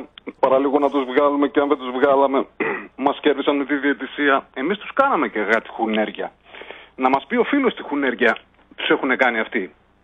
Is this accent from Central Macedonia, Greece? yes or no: yes; Thessaloniki, Central Macedonia, Greece; επειδή είμαι Θεσσαλονικιός, Φώτη, μένω ανάληψη, να ξέρεις. Έμενα μάλλον. Βασικά το πατρικό μου εκεί είναι.